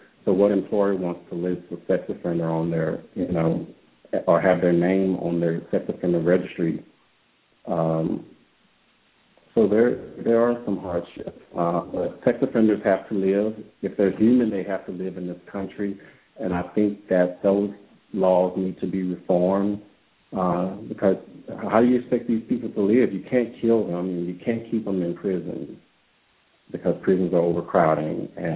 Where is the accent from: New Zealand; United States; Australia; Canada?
United States; Louisiana; Nick's from Iowa. I'm from Louisiana.